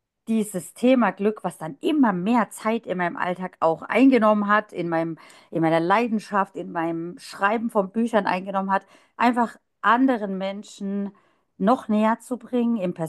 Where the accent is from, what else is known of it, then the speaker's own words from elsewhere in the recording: Mannheim, Baden-Württemberg, Germany; ich komme aus Mannheim